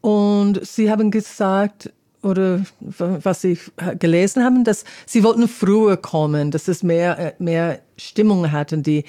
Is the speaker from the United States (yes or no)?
yes; California, United States; German is a second language; Und Kalifornien, ich komme aus Kalifornien